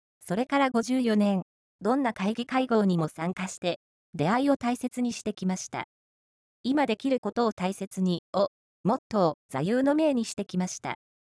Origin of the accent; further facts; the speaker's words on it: Miyakonojo, Miyazaki, Japan; 今の仕事を振り返るには、まず、自分の故郷の話から始めたいと思います。出身は宮崎県都城市で